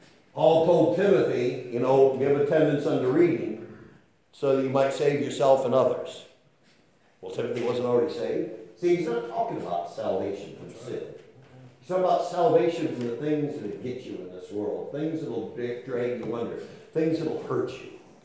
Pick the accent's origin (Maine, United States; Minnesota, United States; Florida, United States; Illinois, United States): Maine, United States; Machias; I grew up on Route 16 over Machias. And I think within the township of Machias, I can find three spots on the road where kids my age died.